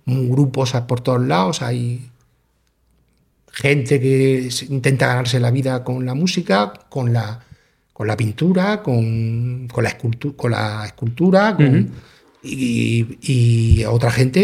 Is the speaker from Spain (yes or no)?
yes; Cartagena, Region of Murcia, Spain; si soy de Cartagena y estoy en Cartagena